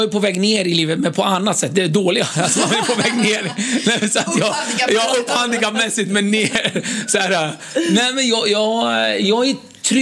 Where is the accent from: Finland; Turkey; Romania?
Turkey; Bismil, Diyarbakır Province; now in Sweden; så jag född upp i bergen, men jag växte upp i Bismil.